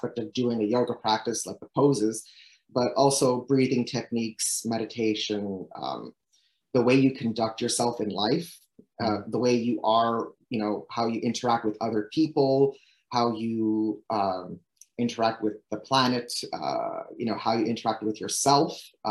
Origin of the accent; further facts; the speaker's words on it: Saint-Bruno-de-Montarville, Quebec, Canada; I grew up in St. Bruno. At that time, there was no gym. There was no yoga studio. That was in the 90s again.